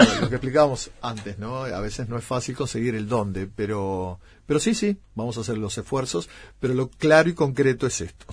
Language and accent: Spanish; Uruguay; se ve que somos cafeteros los uruguayos